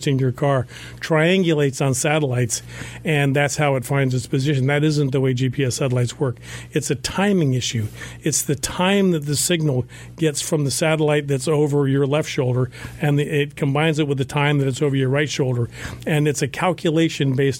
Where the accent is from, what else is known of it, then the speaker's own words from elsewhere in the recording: Atlanta, Georgia, United States; So I'm from Atlanta, and I got to tell you, I have a little bit of bear scare in my head